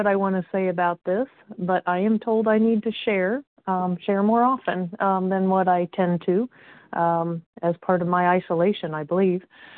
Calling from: Indiana, United States; I'm calling from Indiana

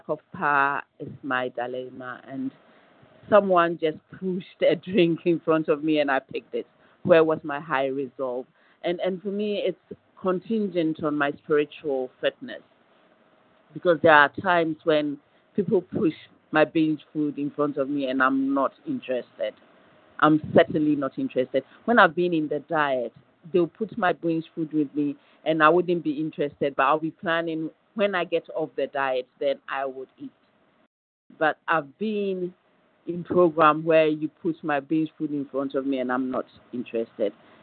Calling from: Ghana; I'm calling from Ghana in West Africa, and I'm so glad to be here.

